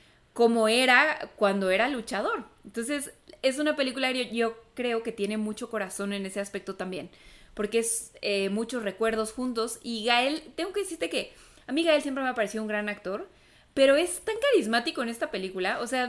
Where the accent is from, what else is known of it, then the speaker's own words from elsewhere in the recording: Mexico; por supuesto soy mexicana